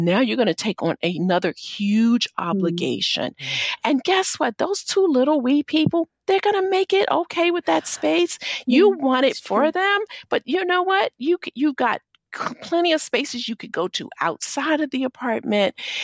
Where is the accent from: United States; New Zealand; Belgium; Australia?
United States; Baltimore, Maryland; You know, I grew up in Baltimore. I grew up in the Baltimore City public school system, which has some issues.